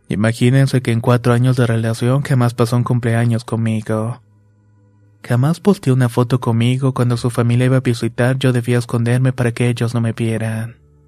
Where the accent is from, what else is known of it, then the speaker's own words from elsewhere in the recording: Córdoba, Argentina; Todo comienza en el 2015. Soy de Córdoba, Argentina